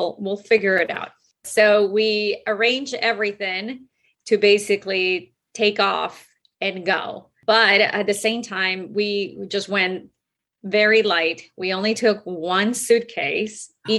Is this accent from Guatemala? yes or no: yes; Guatemala; now in Miami, United States; I am originally from Guatemala. And so it was very close to go from Miami to Guatemala.